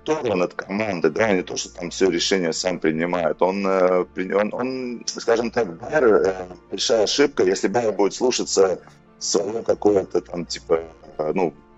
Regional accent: Latvia; вот так как я сам из Латвии

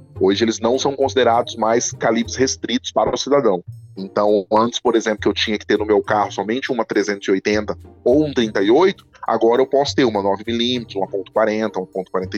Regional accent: Mato Grosso do Sul, Brazil; Eu venho do Mato Grosso do Sul, um estado que é de fronteira

